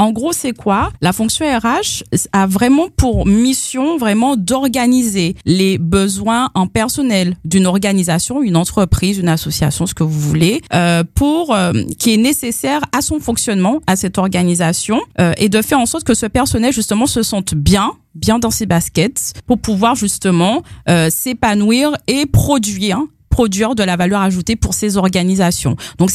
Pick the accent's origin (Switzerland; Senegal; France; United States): France; Martinique; je suis une Martiniquaise vraiment ancrée à mon territoire.